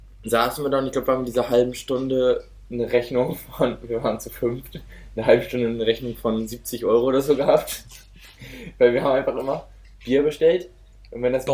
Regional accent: Northern Germany, Germany; ich bin Norddeutscher, bei mir ist der Strand da.

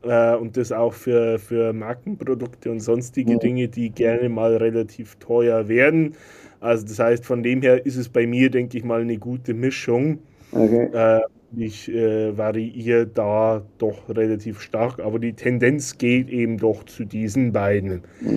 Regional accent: Bavaria, Germany; now in Ireland; so als Bayer

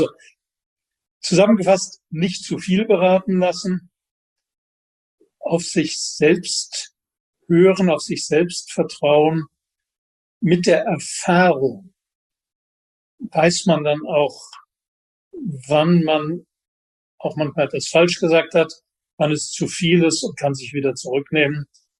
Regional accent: Cologne, North Rhine-Westphalia, Germany; Naja, ich dachte, wenn ich als Kölner zurzeit nach Bochum telefoniere

